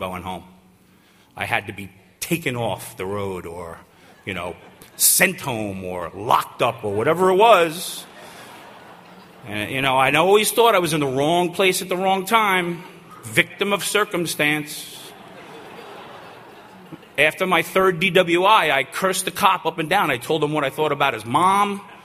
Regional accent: Centereach, New York, United States; also born or lived in Riverhead; I grew up in Center Reach, but then I ended up moving out to Riverhead because I met a woman, and I ended up getting sober out in Riverhead.

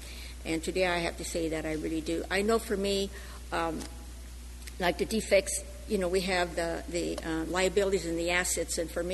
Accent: Los Angeles, California, United States; born there; You know, I was born in East L.A.

